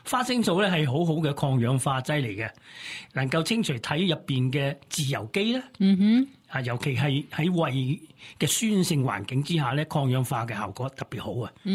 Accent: Guangdong, China; 嗱，咁咧就我广东人最中意食饮汤噶啦

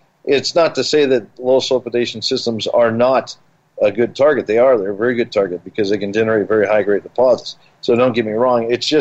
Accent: Colorado, United States; I grew up here in Colorado. We have Cripple Creek, which is one of the biggest in the world.

